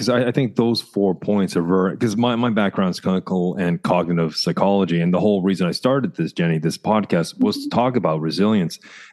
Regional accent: Toronto, Ontario, Canada; I'm originally from Toronto.

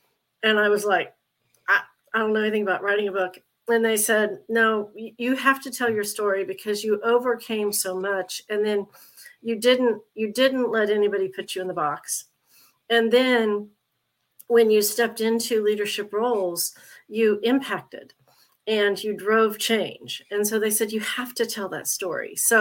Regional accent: Ohio, United States; I grew up in Appalachia in southern Ohio

